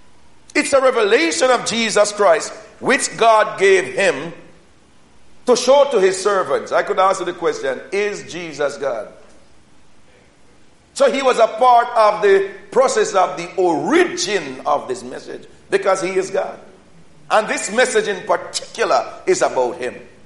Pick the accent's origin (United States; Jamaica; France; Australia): Jamaica; In my village where I grew up in Jamaica